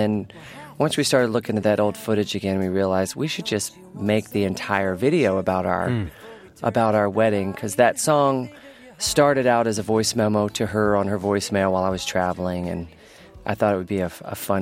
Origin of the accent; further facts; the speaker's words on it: Richmond, Virginia, United States; You can always work back in Richmond, Virginia, my hometown.